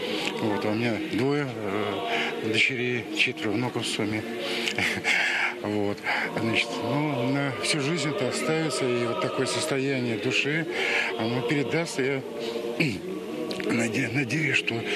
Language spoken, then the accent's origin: Russian; Moscow, Russia; Я из Москвы. Вот мне 65 лет.